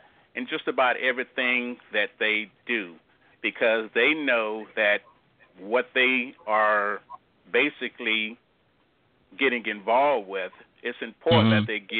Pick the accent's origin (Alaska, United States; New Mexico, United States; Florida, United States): Florida, United States; I am from the Tampa Bay area, and I grew up most of my life here.